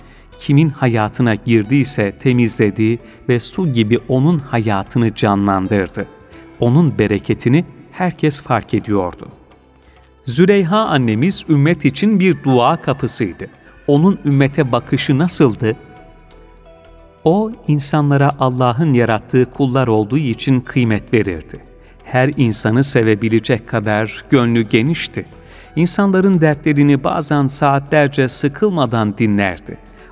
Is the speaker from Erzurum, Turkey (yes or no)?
no; Konya, Turkey; aslen Konyalıyım.